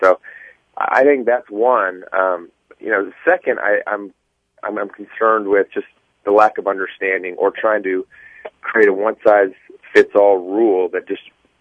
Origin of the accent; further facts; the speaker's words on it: Fredericksburg, Texas, United States; now in Dallas, United States; I live in Dallas and currently a small business owner in the oil and gas space. And I grew up in Fredericksburg, Texas. So I'm a hill country boy